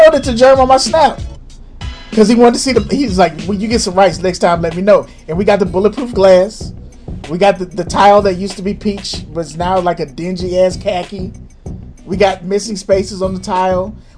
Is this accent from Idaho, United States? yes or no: no; St. Louis, Missouri, United States; I'm from St. Louis.